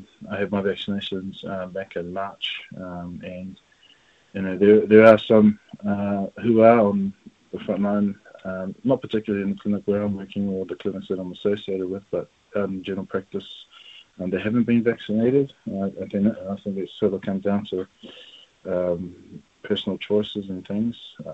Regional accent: Manai, Waikato, New Zealand; So I'm from Manai, a little place in the Hauraki district, but also have connections to the north, to Whirinaki, and also to Te Arawa down in Rotorua.

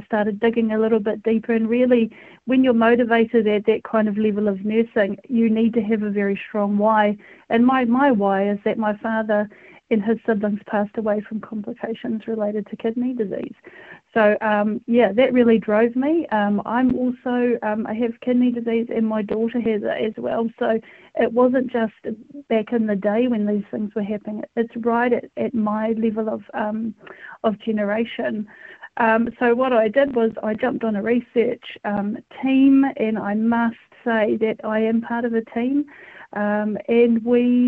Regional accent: Kawerau, Bay of Plenty, New Zealand; born there; also born or lived in Hawke's Bay; kei ahuriri ahau e noho ana. So I was born in Kawirau in the Bay of Plenty, and in the late 70s, we actually made our way down as a whānau to Hawke's Bay and have been here ever since.

